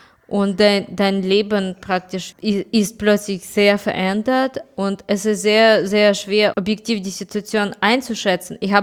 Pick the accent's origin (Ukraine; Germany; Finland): Ukraine; Kyiv; Also ich komme aus Kiew und meine Stadt ist überhaupt nicht unter Beschuss.